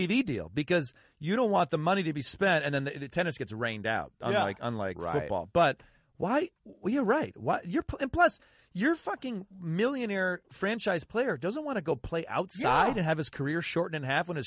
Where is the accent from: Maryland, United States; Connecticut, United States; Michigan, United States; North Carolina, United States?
Michigan, United States; Ann Arbor; And I was sitting with my brother, who's a Michigan State grad, and I'm from Ann Arbor.